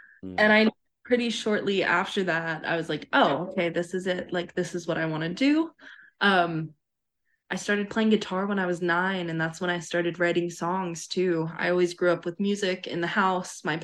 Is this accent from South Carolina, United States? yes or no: yes; Columbia, South Carolina, United States; now in Nashville, United States; I'm from Columbia, South Carolina, more specifically, Brentwood, which is a tiny town just outside of Columbia.